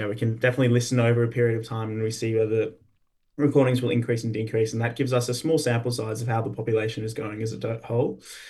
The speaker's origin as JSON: {"language": "English", "region": "Queensland", "country": "Australia", "tie": "born or raised there", "said": "Growing up in Queensland near North Stradbroke Island, which is a huge, major male migration highway."}